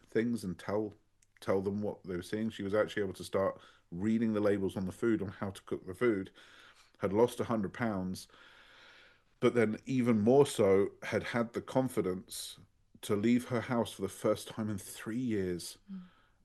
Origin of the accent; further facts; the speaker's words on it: United Kingdom; being British.